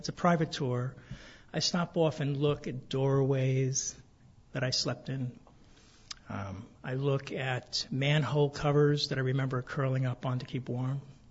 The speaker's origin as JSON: {"language": "English", "town": "New York City", "region": "New York", "country": "United States", "said": "I'm originally from New York City"}